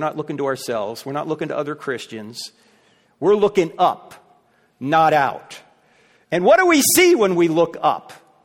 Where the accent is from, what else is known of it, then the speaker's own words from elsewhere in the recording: New Jersey, United States; Look, I'm from New Jersey